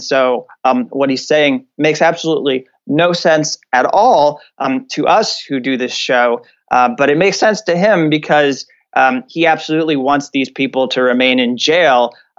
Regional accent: Indiana, United States; may have seen the video that came out of Elkhart, Indiana, which, you know, this is actually where I grew up nearby here in South Bend.

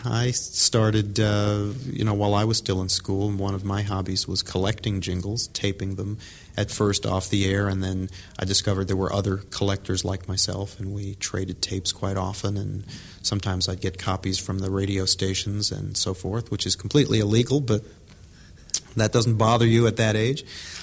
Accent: New York, United States; now in Dallas, United States; I moved from New York, which is my home, to Dallas, and I worked in the business for 3 or 4 years.

